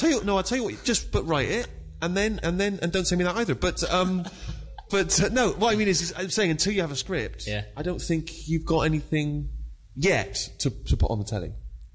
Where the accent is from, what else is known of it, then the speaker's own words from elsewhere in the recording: Bristol, South West England, United Kingdom; You thought you'd try and win me over by basing it in my hometown.